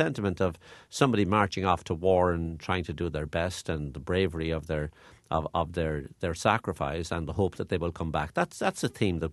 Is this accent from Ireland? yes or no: yes; Limerick, Munster, Ireland; I met them later on when I went to college in Dublin. But I was very conscious growing up in Limerick